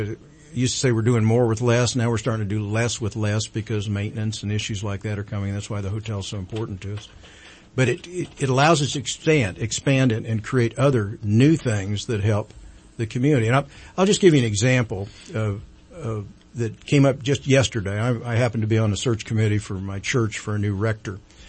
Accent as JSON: {"language": "English", "town": "Redding", "region": "California", "country": "United States", "said": "I told them I was from Redding, California"}